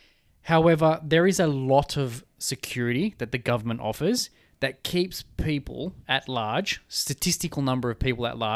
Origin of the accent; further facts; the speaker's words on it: Australia; We need as an Australian, as Australians, and this is what we do is we get up and we move on.